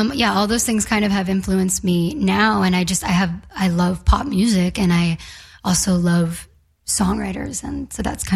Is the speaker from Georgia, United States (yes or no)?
yes; Atlanta, Georgia, United States; Yeah, so I'm originally from Atlanta, and I think that there are definite Southern things that come through in my music, for sure.